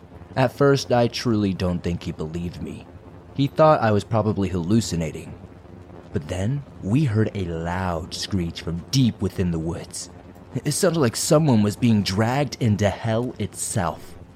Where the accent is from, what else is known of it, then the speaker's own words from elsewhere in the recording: Rocky Mountains, United States; Growing up in the Rocky Mountains and graduating from a college in western Montana, I was not a stranger to hiking or camping in the slightest.